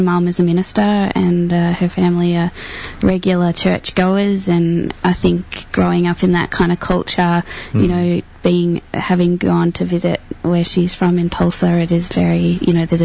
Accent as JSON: {"language": "English", "town": "Melbourne", "region": "Victoria", "country": "Australia", "tie": "born or raised there", "said": "Yeah, I come from Melbourne. I'm born and bred in Melbourne."}